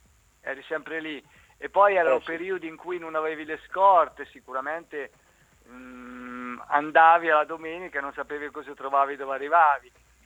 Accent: Ancona, Marche, Italy; nasco alle Grazie, cresco a Posatora e mi trasferisco ai Parioli, no, praticamente sì, sono cresciuto a Posatora. Mio padre era nato al Porto, mio padre sicuramente era un anconetano doc, una zona che distrutta dai bombardamenti del 42. Noi siamo anconetani da tanto

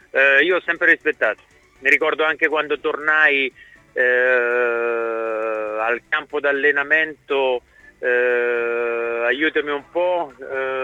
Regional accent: Molise, Italy; io sono molisano.

